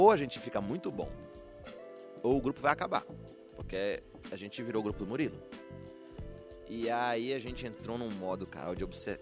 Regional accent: Belém, Pará, Brazil; accent: Belém; Eu até perdi o meu sotaque um pouco de Belém, porque eu comecei a me treinar

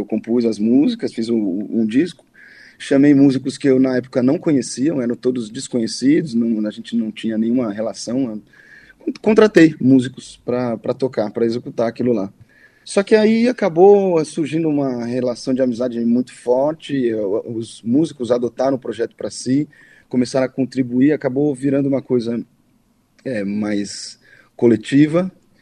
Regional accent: Pernambuco, Brazil; Eu sou pernambucano, baixista pernambucano também

